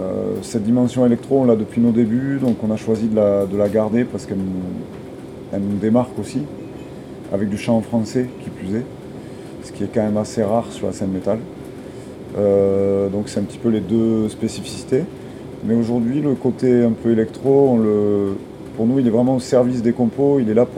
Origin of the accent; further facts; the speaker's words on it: south of France, France; Peut-être parce qu'on vient du Sud.